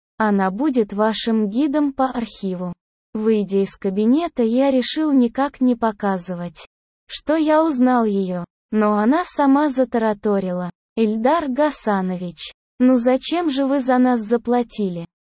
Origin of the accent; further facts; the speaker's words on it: Baku, Azerbaijan; Я азербайджанец, родом из Баку. Мне 34 года.